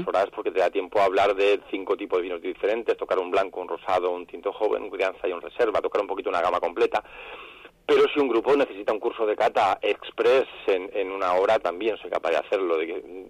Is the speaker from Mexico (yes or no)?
no; Logroño, La Rioja, Spain; yo soy de Logroño, pero ya digo que estoy, vamos, movilidad completa